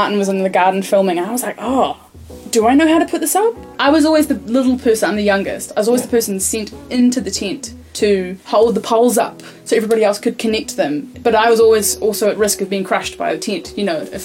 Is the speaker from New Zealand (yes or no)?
yes; Christchurch, Canterbury, New Zealand; I grew up in Otatahi, and, like, they would take us up to Victoria Park on the hill